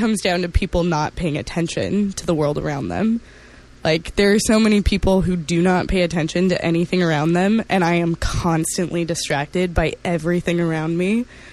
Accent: California, United States; when I grew up in California

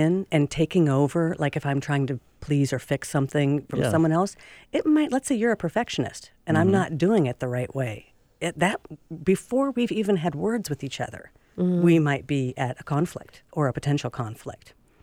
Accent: Seattle, Washington, United States; born there; I'm Irish. I'm 5'2". I'm born in Seattle.

